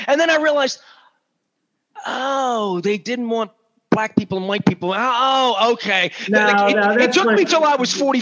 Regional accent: Dundalk, Maryland, United States; So I grew up in Dundalk. I was born in 68.

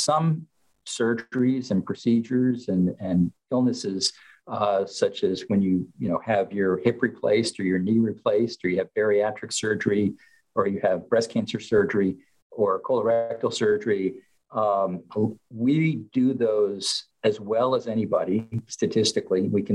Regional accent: Lynchburg, Virginia, United States; I grew up in Lynchburg, Virginia, which is not a big city.

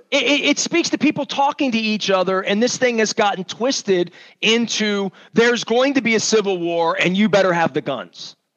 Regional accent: Dundalk, Maryland, United States; My, you know, all my relatives. I'm from Dundalk, man. Everybody hunted, like all of that.

